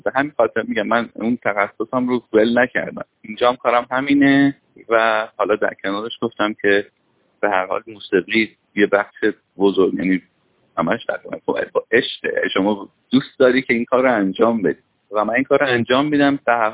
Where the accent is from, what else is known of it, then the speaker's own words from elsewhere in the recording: Iran; moved away as an adult; now in Australia; 2012 برای همیشه اومدم استرالیا. قبلش چندین بار اومده بودم ولی دسامبر 2012 تاریخی بود که من کاملا از ایران اومدم بیرون و از اون موقع برنگشتم ایران.